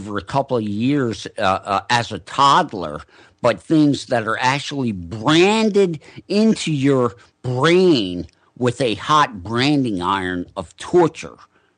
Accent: Arden, Delaware, United States; growing up in Arden, Delaware

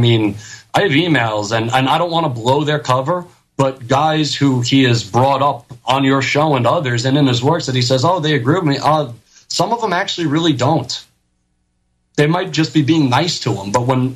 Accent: New York, United States; I know I talk kind of fast. I'm a guinea from New York.

